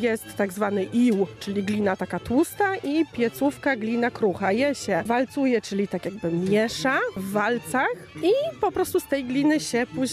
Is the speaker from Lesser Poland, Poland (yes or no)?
no; Medynia Głogowska, Subcarpathian Voivodeship, Poland; jesteśmy z Medyni Głogowskiej, Zagłębia Garncarskiego